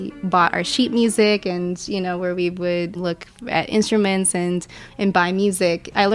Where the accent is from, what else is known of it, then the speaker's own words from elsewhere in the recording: Alhambra, California, United States; I'm the first generation Filipino American here, and Alhambra was my hometown where my family immigrated to, and I actually learned how to play piano in Alhambra when Pedrini music was still on Main Street.